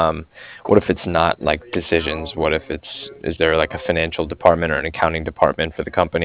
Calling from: Cardiff, Wales, United Kingdom; And I'm calling from Cardiff.

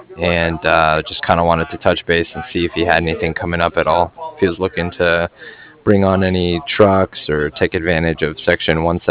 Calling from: Cardiff, Wales, United Kingdom; I was calling from Cardiff

